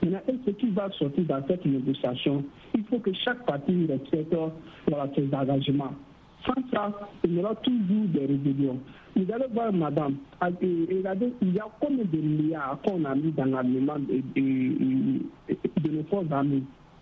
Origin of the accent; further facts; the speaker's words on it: Burkina Faso; même chez moi au Burkina Faso, même ailleurs, je crois que la négociation est très importante dans la vie.